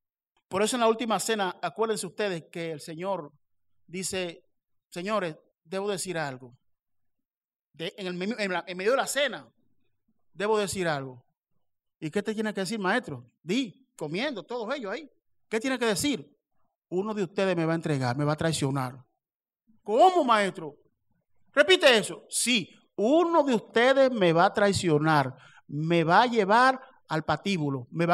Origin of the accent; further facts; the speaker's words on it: Dominican Republic; como decimos dominicanos